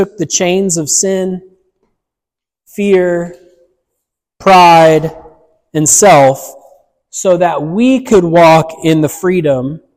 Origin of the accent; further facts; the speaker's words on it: United States; I know because I grew up in America. I've heard it my whole life.